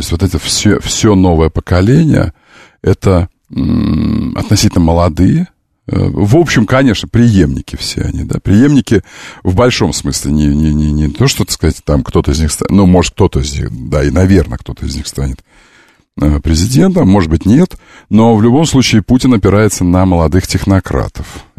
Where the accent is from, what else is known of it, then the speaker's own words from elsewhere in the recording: Kadiivka, Luhansk Oblast, Ukraine; Вы знаете, что я из Кадивки?